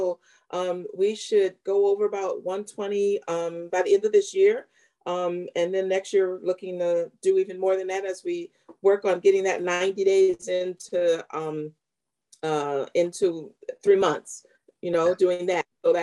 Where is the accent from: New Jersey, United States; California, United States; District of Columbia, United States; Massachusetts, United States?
California, United States; Antioch; From Antioch, California.